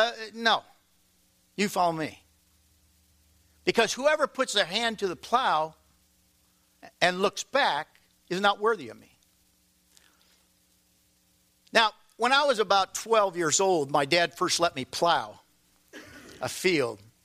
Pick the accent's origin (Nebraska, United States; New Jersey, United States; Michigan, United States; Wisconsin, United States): Nebraska, United States; and I was from Nebraska, and we went to a small private college in Nebraska